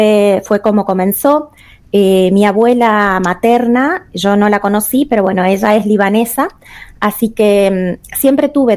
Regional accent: Monte Caseros, Corrientes, Argentina; empecé a viajar y a tener experiencias en otras ciudades fuera de mi ciudad natal, Montecaseros

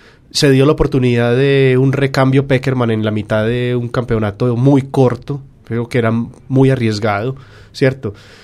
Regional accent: Colombia; Pero realmente para mí como colombiano y como hincha del fútbol, fue una salida en falso.

